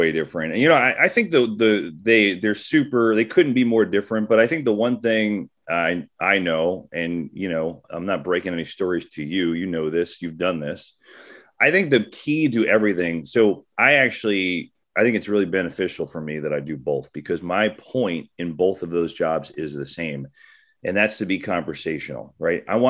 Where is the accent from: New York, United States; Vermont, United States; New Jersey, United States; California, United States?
New Jersey, United States; You know, I grew up in North Jersey and then I lived in down the Jersey Shore, which is kind of like Eagles Giants mixed territory fan wise down there.